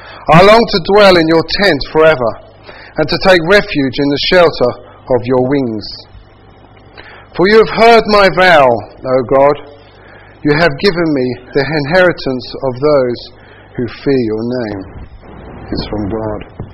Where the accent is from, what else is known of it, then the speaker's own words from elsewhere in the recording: London, United Kingdom; I don't come from Australia, I come from London, North London, which is a place called Hertfordshire. And yes, I was brought up a Seventh-day Adventist